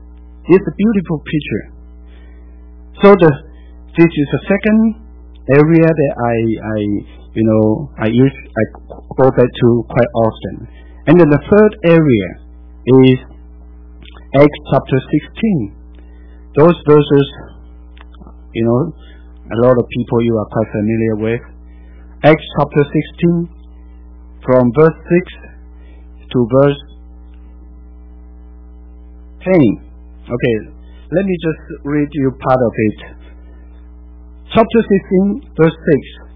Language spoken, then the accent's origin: English; Malaysia; I'm from Malaysia. We had a lot of different people groups in Malaysia. And then we Chinese usually stay in the town or city.